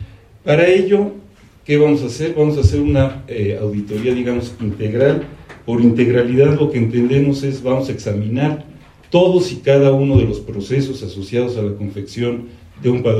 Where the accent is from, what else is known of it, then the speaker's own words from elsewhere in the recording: Mexico; por ejemplo en México, de donde soy